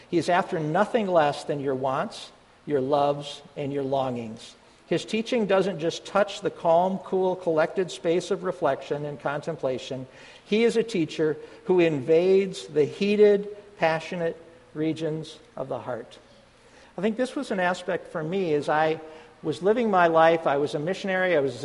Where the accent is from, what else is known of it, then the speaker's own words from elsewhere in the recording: Wisconsin, United States; I grew up in Wisconsin, and I am a flaming Green Bay Packers fan.